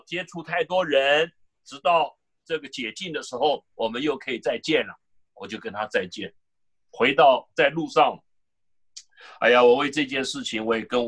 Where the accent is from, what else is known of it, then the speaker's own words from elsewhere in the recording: China; 好像我们中国人写困难的困啊